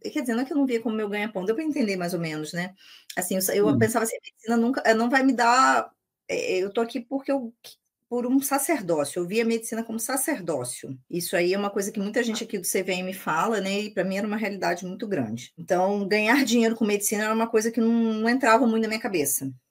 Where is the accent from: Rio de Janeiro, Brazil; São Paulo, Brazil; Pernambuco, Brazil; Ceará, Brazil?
Rio de Janeiro, Brazil; moved away as an adult; now in Espírito Santo, Brazil; Eu sou carioca, dá pra ver pelo sotaque, mas eu moro no Espírito Santo desde 2010. Enfim, fiz toda a minha formação no Rio de Janeiro, né? Fiz faculdade na Universidade Federal do Estado do Rio de Janeiro, Unirio.